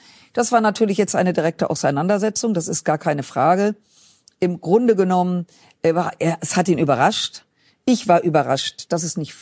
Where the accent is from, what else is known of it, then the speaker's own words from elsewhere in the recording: Rhineland, Germany; also ich komme ja aus dem Rheinland